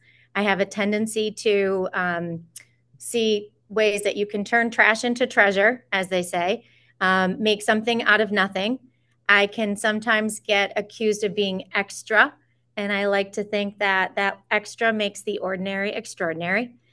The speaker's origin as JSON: {"language": "English", "town": "Pittsfield", "country": "United States", "tie": "born or raised there", "said": "Well, I was born in Pittsfield. I've lived here my whole life. And I've actually lived in the same house for the last 48 years. I grew up on one side and I'm growing old on the other."}